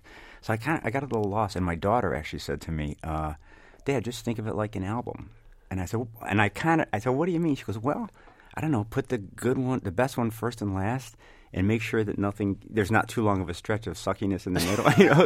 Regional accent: Illinois, United States; when I grew up in the South Suburbs, and my dream as a kid was to go to Old Town

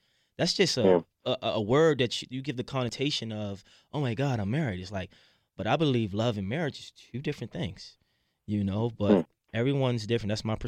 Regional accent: Baltimore, Maryland, United States; You know, growing up, seeing a lot of backlash and negativity, you know, growing up in Baltimore City, I always found a way to find positive in all things

